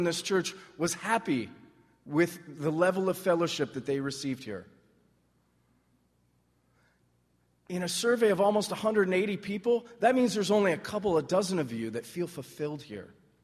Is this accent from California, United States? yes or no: yes; California, United States; I'm from California. Don't hold that against me, please.